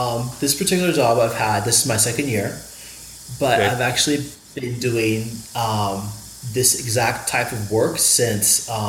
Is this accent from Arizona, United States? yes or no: yes; Phoenix, Arizona, United States; also born or lived in Kansas / Minnesota / Arkansas; Yes, I am from Phoenix. However, I've also lived in all the other states, Kansas, Minnesota, Arkansas.